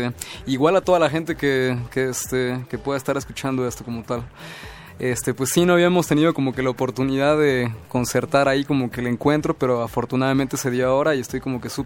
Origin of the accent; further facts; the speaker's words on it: Mexico; soy mexicano, digo, así como tal historiador